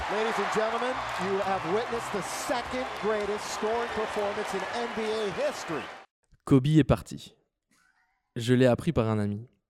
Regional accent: Charleroi, Wallonia, Belgium; Moi, je suis natif de Charleroi. Je suis fier d'être Carolo.

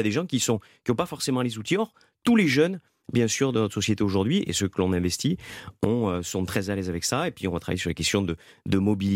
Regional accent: Occitanie, France; Et chez moi, en Occitanie, particulièrement dans le plus beau département de France, le Gers.

